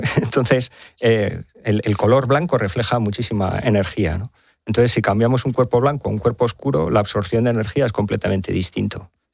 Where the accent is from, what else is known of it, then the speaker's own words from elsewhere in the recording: Spain; más siendo español